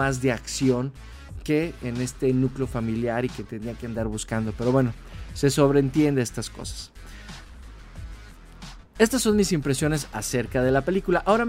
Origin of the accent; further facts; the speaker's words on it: Mexico; como país y como mexicano, pues como que sí me da un orgullo decir